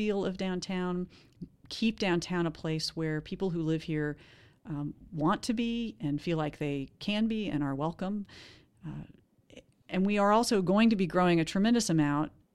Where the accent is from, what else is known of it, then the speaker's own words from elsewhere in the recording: Atlanta, Georgia, United States; now in Asheville, United States; So I came from Atlanta, Georgia. I'm an Atlanta native, but Atlanta is a really big city.